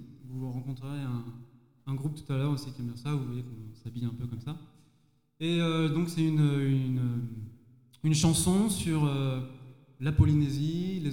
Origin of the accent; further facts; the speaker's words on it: Paris, Île-de-France, France; Donc je suis parisien, ça arrive. Et à Paris on a des banlieues. Je suis banlieusard parisien.